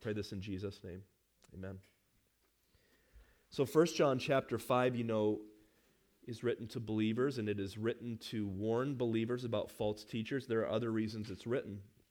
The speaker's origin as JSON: {"language": "English", "town": "Iowa City", "region": "Iowa", "country": "United States", "tie": "born or raised there", "said": "I grew up in Iowa City."}